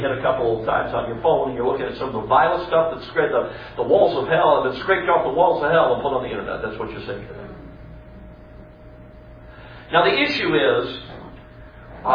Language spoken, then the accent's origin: English; Chicago, Illinois, United States; I grew up in Chicago.